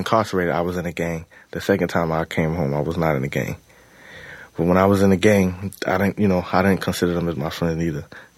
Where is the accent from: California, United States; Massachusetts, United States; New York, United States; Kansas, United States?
New York, United States; Bronx; I grew up in the Bronx. I didn't know my father at all, but my mom was like my best friend.